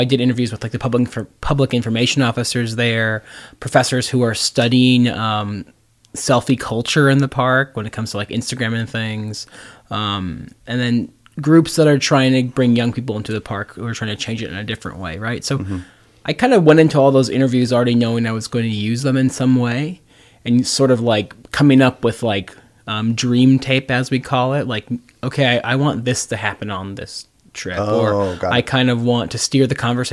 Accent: California, United States; So I had all this experience and history there as a kid growing up near Yosemite.

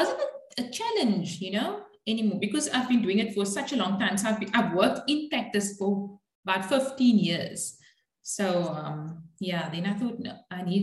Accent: Cape Town, Western Cape, South Africa; it's actually Cape Town, which is right down at the bottom. Yeah, grew up here, lived here all my

